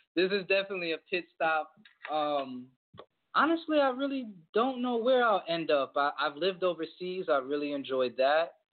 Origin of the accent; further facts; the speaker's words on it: Orlando, Florida, United States; also born or lived in Maryland; now in Atlanta, United States; I'm originally from Orlando, but when I first joined Border Wars, I was living out in Maryland, and I had just moved to Atlanta.